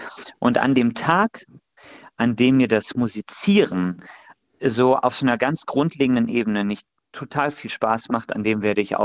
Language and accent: German; Bonn, North Rhine-Westphalia, Germany; dass ich als Bonner persönlich der Meinung bin, dass das trotzdem ein sehr rheinländischer Komponist ist